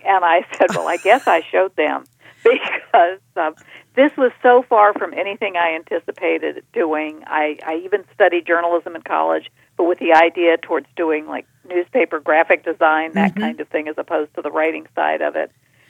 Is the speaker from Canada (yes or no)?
no; Virginia, United States; I did. I grew up in Virginia.